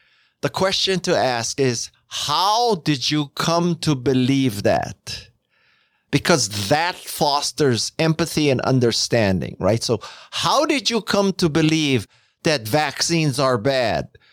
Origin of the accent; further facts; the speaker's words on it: Hawaii, United States; I'm from Hawaii. You would think that I would have learned how to surf.